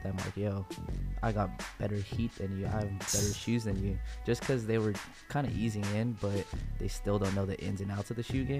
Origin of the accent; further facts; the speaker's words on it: San Bruno, California, United States; I'm from San Bruno, California, just a little south of San Francisco.